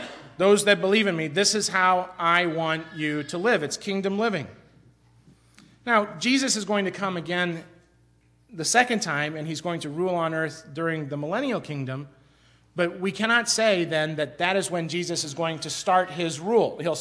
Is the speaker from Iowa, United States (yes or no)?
yes; Waterloo, Iowa, United States; When I was growing up in Waterloo, Iowa, one of the speakers that riveted me was